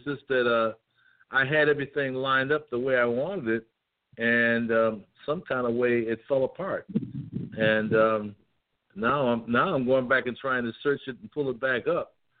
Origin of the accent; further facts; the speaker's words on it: Waterbury, Connecticut, United States; Connecticut is where I spent a lot of my life. I grew up in Waterbury, Connecticut.